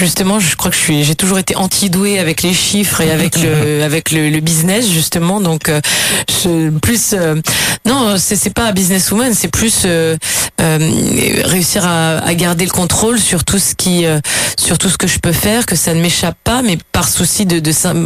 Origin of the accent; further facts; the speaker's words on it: Brittany, France; born there; lorsque je me rapproche du bout de la terre, là où je suis née, dans le Finistère.